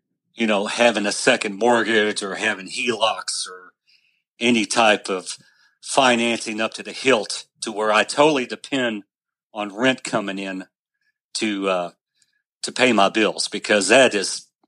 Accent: the South, United States; Well, I'm from the South, and we have an old saying, let sleeping dogs lie.

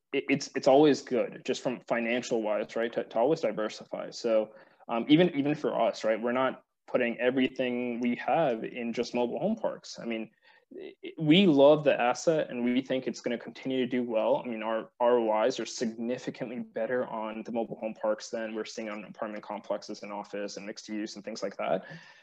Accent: New York, United States; I'm originally from New York.

